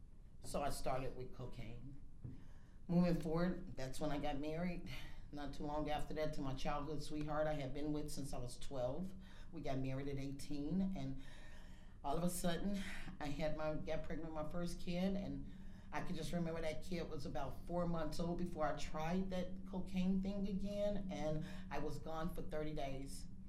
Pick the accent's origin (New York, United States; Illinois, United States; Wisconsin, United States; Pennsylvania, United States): Illinois, United States; Riverdale; My ex-husband would always send me back to my hometown, which I'm from, Riverdale, Illinois